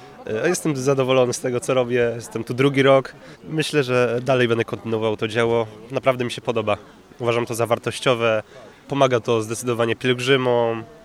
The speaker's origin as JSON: {"language": "Polish", "town": "Wrocław", "region": "Lower Silesian Voivodeship", "country": "Poland", "said": "jestem licealistą z Wrocławia, z centrum."}